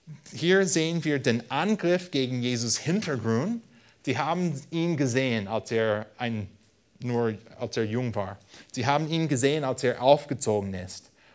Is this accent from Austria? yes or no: no; United States; German is a second language; Ich würde sagen, auch als Amerikaner, der diese Vers auf Deutsch gelesen hat